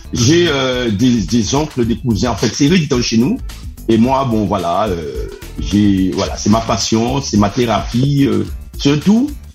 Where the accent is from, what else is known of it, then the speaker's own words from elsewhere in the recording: Le Gosier, Guadeloupe; now in France; Déjà, je suis d'origine de la Guadeloupe, plus précisément de la ville du Gosier, à Grande-Terre, et je vis en métropole, cela fait plus de 28 ans. Je suis en Picardie